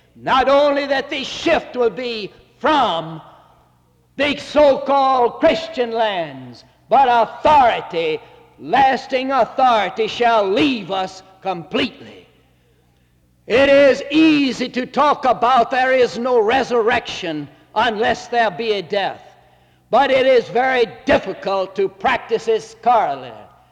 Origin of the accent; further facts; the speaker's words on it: Birmingham, Alabama, United States; I grew up in Birmingham, Alabama